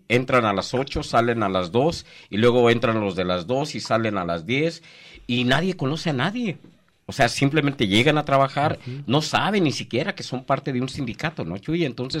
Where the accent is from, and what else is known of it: Mexico